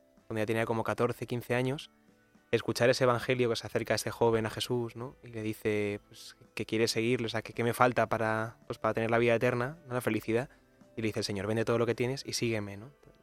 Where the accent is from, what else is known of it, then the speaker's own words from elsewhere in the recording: Getafe, Community of Madrid, Spain; Tengo 25 años y soy de Getafe.